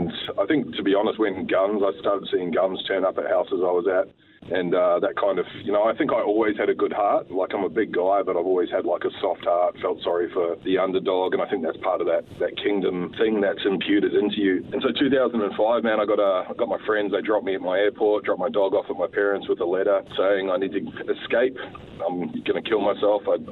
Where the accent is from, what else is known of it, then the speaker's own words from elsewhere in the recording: Sydney, New South Wales, Australia; Look, I was born in Sydney, Australia. A bit of an unusual upbringing. My father is from the United States and my mother's a Kiwi. They met in a discipleship training program in Texas and then moved to Australia